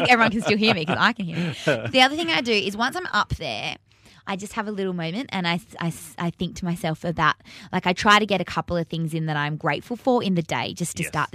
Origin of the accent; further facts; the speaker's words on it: Perth, Western Australia, Australia; You didn't when we were growing up in Perth.